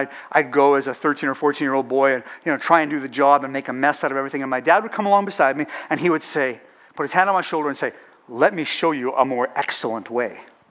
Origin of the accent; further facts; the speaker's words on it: Canada; So those two things, I am a Christian, I am a Canadian, make us responsible.